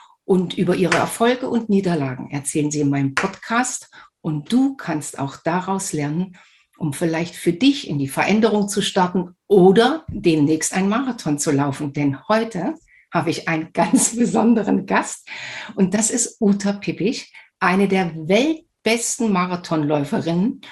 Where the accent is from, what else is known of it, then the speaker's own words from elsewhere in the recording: Germany; weil wir sind beide an den Sportschulen in der DDR groß geworden